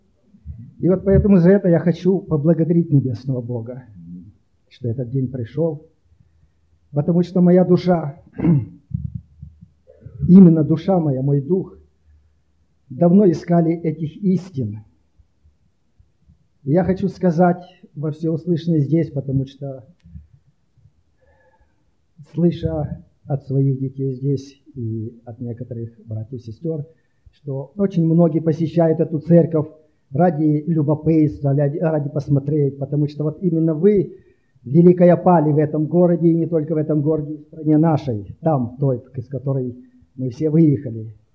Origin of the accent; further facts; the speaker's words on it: Gukovo, Rostov Oblast, Russia; я из России, с Ростовской области, с города Гуково.